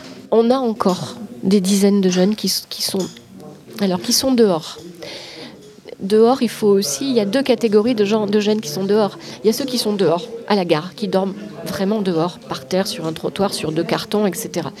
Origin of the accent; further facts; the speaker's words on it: Briançon, Provence-Alpes-Côte d'Azur, France; Briançon, c'est aussi ma ville natale et que j'y ai quand même plein d'attaches aussi.